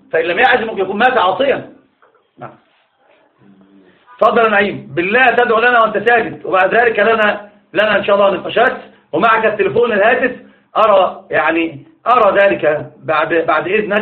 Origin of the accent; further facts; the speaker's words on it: Upper Egypt, Egypt; زي صعيدا عندنا، انا صعيدي ايضا